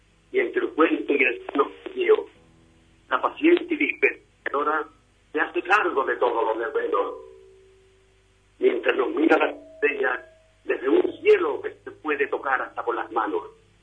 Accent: Trigueros, Andalusia, Spain; Bueno, yo soy natural de Triguero, ¿vale?

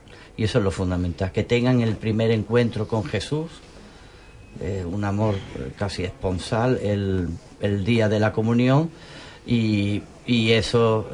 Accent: Málaga, Andalusia, Spain; Yo soy oriundo de Málaga.

